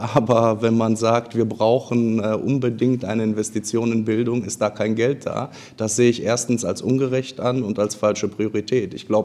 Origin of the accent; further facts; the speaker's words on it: Castrop-Rauxel, North Rhine-Westphalia, Germany; born there; Ich bin 35 Jahre alt, geboren in Castrop-Rauxel.